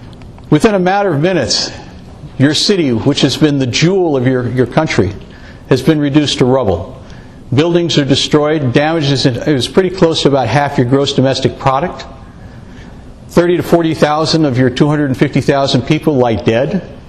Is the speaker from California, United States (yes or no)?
yes; San Francisco, California, United States; I'm from San Francisco, which is a little bit like living in the three-ring circus.